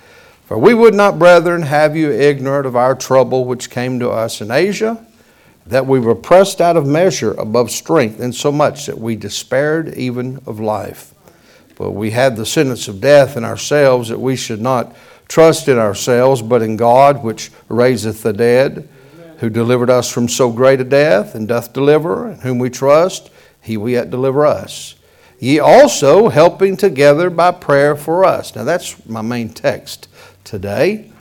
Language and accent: English; the South, United States; Yeah, we're from the South.